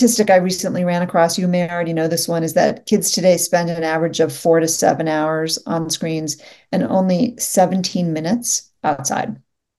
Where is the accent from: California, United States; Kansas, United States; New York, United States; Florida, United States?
New York, United States; New York City; So I grew up in New York City, actually, which is not, you might think, so close to nature.